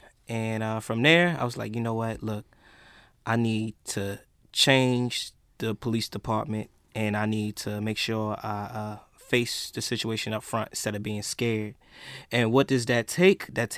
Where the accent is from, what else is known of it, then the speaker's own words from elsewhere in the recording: Baltimore, Maryland, United States; I'm from Baltimore, 24 years old, and being within Baltimore, I got pulled over countless number of times